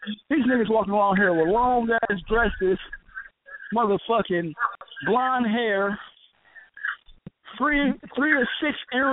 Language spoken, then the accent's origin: English; California, United States; I'm from California, God damn it.